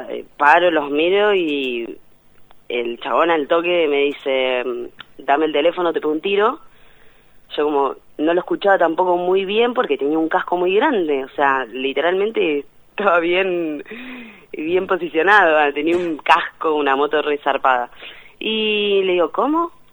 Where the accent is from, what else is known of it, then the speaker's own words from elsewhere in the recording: Punta Alta, Buenos Aires Province, Argentina; No somos platenses, somos de Punta Alta, muy cerquita de Bahía Blanca.